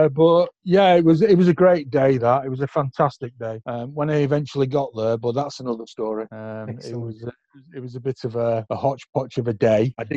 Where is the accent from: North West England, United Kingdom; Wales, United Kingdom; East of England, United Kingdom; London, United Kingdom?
North West England, United Kingdom; Manchester; As most people can probably tell, I'm not from Whitehaven at all. And if you're keen on dialects, I am from Manchester, born and bred.